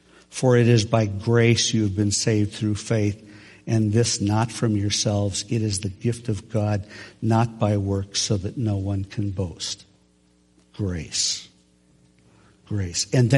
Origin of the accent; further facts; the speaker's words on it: Minnesota, United States; We're from Minnesota, and Minnesotans know how to be nice.